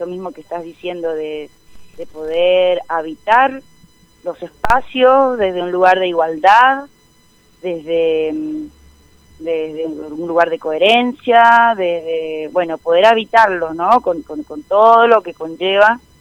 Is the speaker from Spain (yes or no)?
no; Mendoza, Argentina; como mujer sudamericana, como mujer mendocina, hoy, aquí y ahora